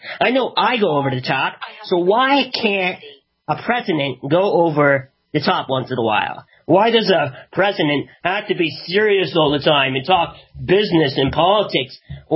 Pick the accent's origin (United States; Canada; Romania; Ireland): Canada; See, I'm Canadian, I don't get everything